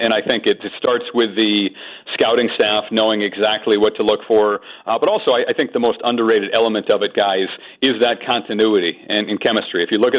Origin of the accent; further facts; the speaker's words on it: New England, United States; Keep in mind, guys, this was a Celtics team that started 16-19, and I grew up in New England.